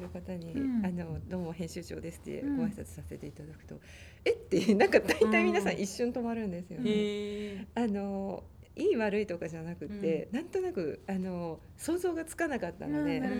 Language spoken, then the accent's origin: Japanese; Chiba, Japan; 私は生まれも育ちも千葉なんですよ、なのでもう小さい頃によく来てた町というわけではないんですけれども